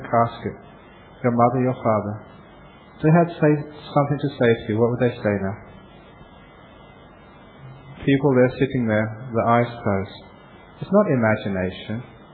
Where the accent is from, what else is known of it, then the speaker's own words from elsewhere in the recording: London, United Kingdom; I was brought up in London. It was the time of the 60s.